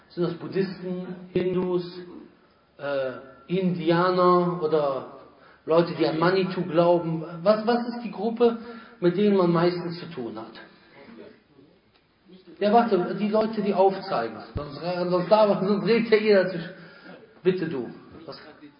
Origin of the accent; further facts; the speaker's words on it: Rhineland, Germany; accent: Rhineland; Naja, aber mein Akzent, den kann man nie verstecken. Den hört man sogar, wenn ich Arabisch und Englisch rede. Da hört man sogar raus, dass ich aus dem Rheinland komme.